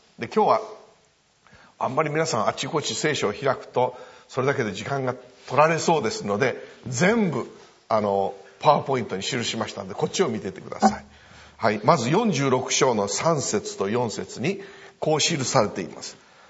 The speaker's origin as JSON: {"language": "Japanese", "town": "Funabashi", "region": "Chiba", "country": "Japan", "tie": "born or raised there", "said": "私は千葉県の船橋というところで生まれ育ちました。学校が千葉でありましたので毎日京成電車に乗って通っておりました。"}